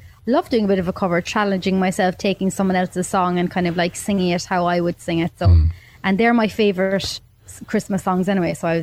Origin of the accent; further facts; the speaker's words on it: Ireland; Like I was delighted, obviously, that it was Dermot with us both being Irish